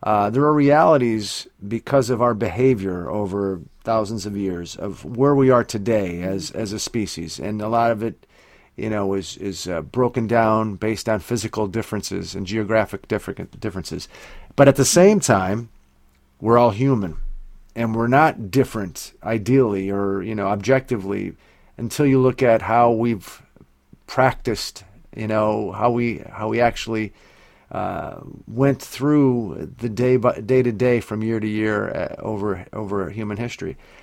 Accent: Pennsylvania, United States; I'm from not far from there, in the Pocono Mountains of Pennsylvania.

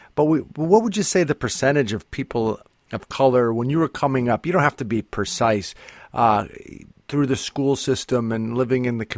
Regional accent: Pennsylvania, United States; I was born and raised here as well, and my experience is different. I'm European American, though first generation.

